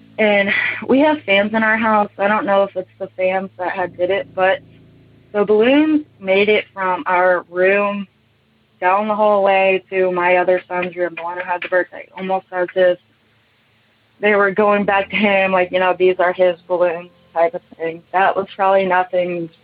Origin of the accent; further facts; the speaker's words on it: Kansas, United States; I'm from Kansas.